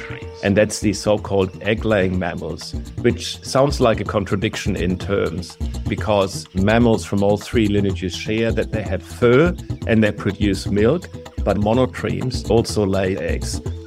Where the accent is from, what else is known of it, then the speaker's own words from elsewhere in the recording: Germany; moved away as an adult; also born or lived in Berlin; now in Australia; I'm an Australian citizen, but I've come here from Germany over 20 years ago after I'd completed my PhD at the Max Planck Institute of Molecular Genetics in Berlin.